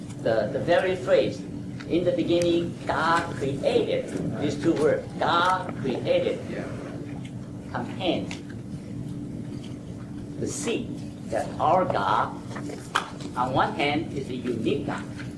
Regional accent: New York, United States; I'm from New York.

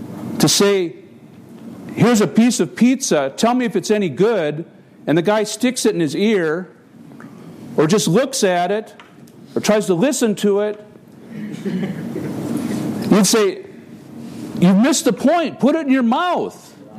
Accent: Madison, Wisconsin, United States; I'm from Madison, Wisconsin.

